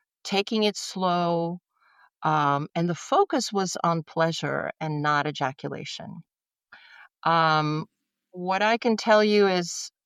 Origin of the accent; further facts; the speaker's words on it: the South, United States; I was a Christian growing up in the South, and sex was never talked about.